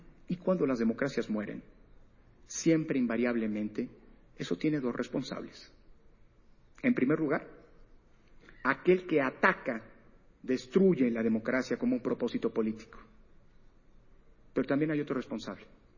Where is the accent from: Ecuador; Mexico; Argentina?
Mexico; Y es un privilegio como mexicano escuchar a politólogos